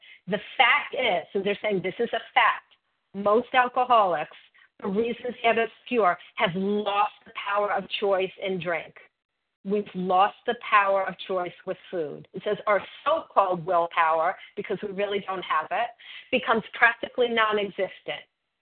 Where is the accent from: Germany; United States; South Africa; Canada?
United States; Miami, Florida; I grew up in Florida, you know, like any good Miami girl, worshiping the sun, getting suntans